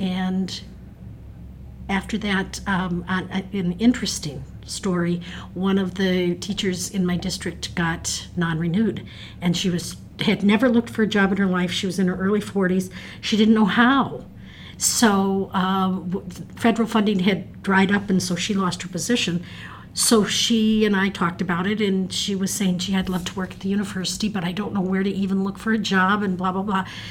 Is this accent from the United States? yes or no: yes; Seattle, Washington, United States; also born or lived in Madison; I was born in Madison, but at 3 weeks old, Mom packed us up and moved us out to Seattle because my dad had taken a professorship at UWASH. So then I spent the next 12 years in Seattle as a faculty brat.